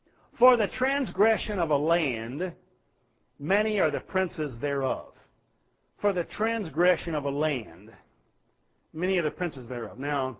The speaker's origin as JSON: {"language": "English", "country": "United States", "said": "I mean, I'm an American. We're a long way from a king."}